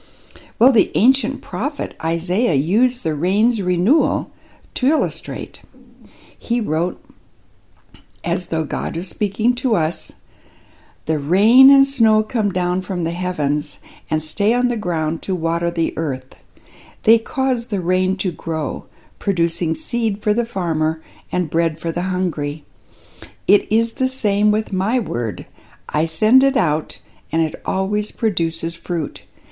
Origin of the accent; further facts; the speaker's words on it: South Dakota, United States; growing up in South Dakota, I loved the dramatic thunderstorms we had, with lightning bolts and huge sheets of rain that would blanket the dry soil.